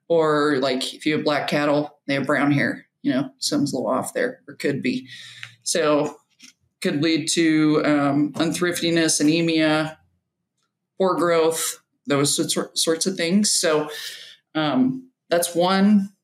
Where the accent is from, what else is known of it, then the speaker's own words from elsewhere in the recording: Midland, Texas, United States; So I'm originally from Midland. My high school years were spent there, and it's pretty dry. It's pretty hot.